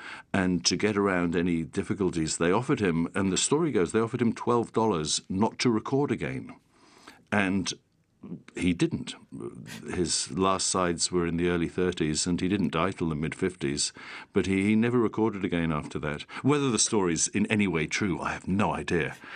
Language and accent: English; England, United Kingdom; Yeah, we were sort of kind of gypsies. My parents lived all around the world, but I grew up mainly in England.